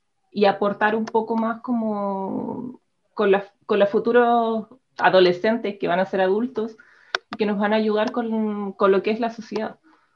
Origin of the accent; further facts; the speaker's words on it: Puerto Montt, Los Lagos, Chile; now in Osorno, Chile; Bueno, soy de Puerto Montt, pero actualmente vivo en Osorno por temas de estudio. Así que ya llevo unos 3 años más o menos acá en Osorno, conociendo.